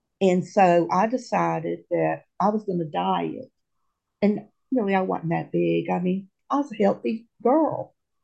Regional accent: the South, United States; I'm from the South. Oh my goodness, the food was delicious.

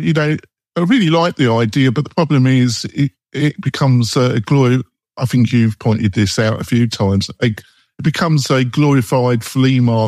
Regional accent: England, United Kingdom; But there we go. I'm English. What do you expect?

